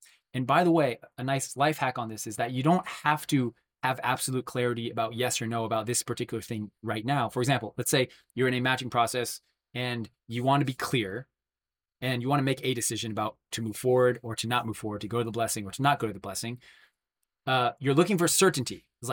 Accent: North Carolina, United States; also born or lived in New Jersey; After living in New Jersey for 4 years, I was like, I'm going back home to my hometown, North Carolina, and I'm just going to go deep with the people there.

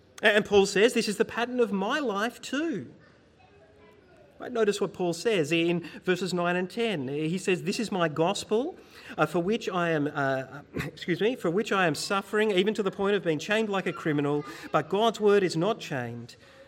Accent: Bendigo, Victoria, Australia; Now, I grew up in Bendigo, central Victoria. I knew lots of farmers, but I am very much a city boy now.

